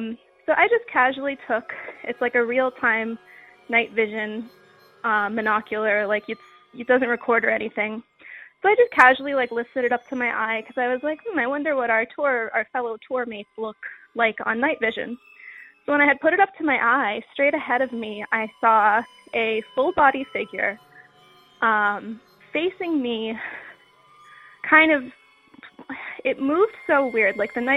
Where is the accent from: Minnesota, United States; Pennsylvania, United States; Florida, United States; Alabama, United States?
Pennsylvania, United States; I'm from Pennsylvania, and I was calling in to share